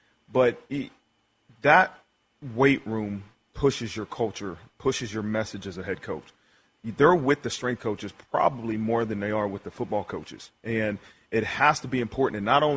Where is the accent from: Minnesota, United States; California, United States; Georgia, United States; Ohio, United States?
Ohio, United States; Yeah, I was from Ohio. My father's from Columbus, Ohio. Grew up... all I did was watch Ohio State.